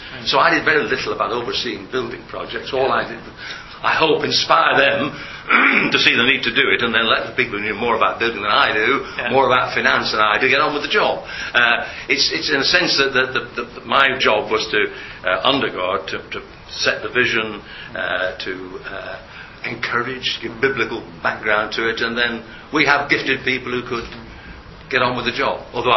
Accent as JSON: {"language": "English", "region": "North West England", "country": "United Kingdom", "also_born_or_lived": "Edinburgh", "lives_now": "Sheffield, United Kingdom", "said": "And although I'm a Lancastrian, I thought ministry in Yorkshire would be quite useful."}